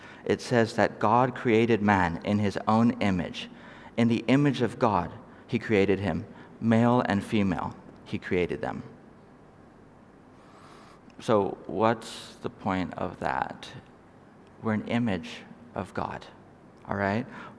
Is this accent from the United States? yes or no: no; Norway; I may sound American. I am not American. I originally come from Norway. Norway's a small place. We're generally pretty low-key, not a whole lot we're famous for.